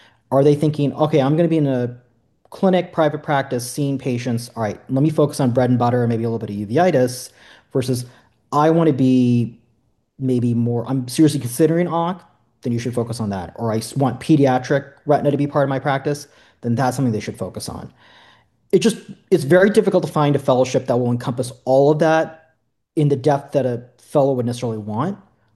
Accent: California, United States; I'm from Southern California. I wanted to be close to Southern California, like an hour flight, day's drive, ideally.

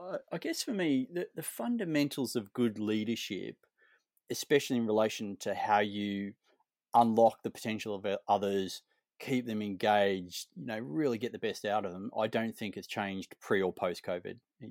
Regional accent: Australia; accent: Australian; started my life, my professional life, as a civil engineer in the Royal Australian Air Force, hence my accent.

